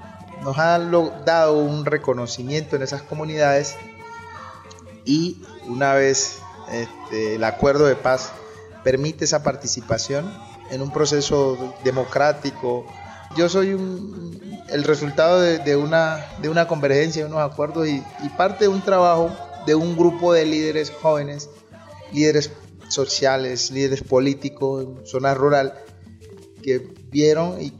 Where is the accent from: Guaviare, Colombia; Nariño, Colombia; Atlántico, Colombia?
Nariño, Colombia; Tumaco; me concentro pues principalmente en el Pacífico, de donde yo soy, y particularmente pues en mi Tumaco